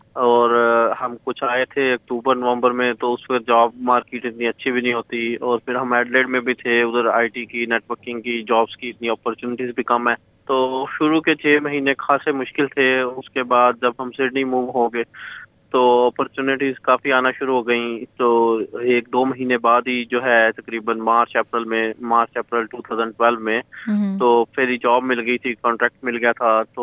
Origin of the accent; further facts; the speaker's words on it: Sargodha, Punjab, Pakistan; moved away as an adult; now in Australia; اور میرا تعلق سرگودا لاہور پاکستان سے ہے، اور میں تقریباً ادھر 6 سال پہلے آیا تھا آسٹریلیا